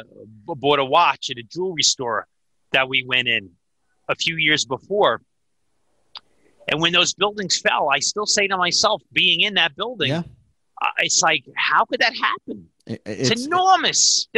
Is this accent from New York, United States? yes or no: yes; New York, United States; Listen, I'm from New York.